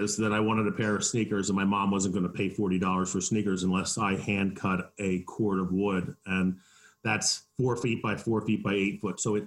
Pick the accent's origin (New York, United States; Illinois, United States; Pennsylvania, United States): Pennsylvania, United States; Phoenixville; I'm from Phoenixville, Pennsylvania. It's about 24 miles northwest of Philadelphia.